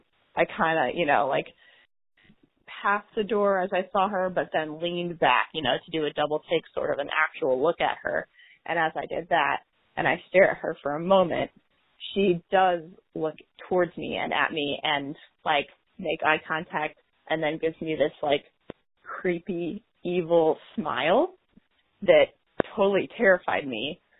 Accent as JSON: {"language": "English", "town": "St. Louis", "region": "Missouri", "country": "United States", "said": "I am from St. Louis area, Jefferson County area specifically."}